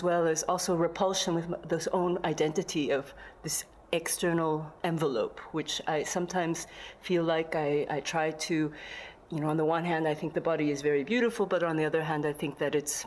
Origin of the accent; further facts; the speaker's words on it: United States; everyone couldn't believe that I was from America. And not to say that I have to be proud to be from America right now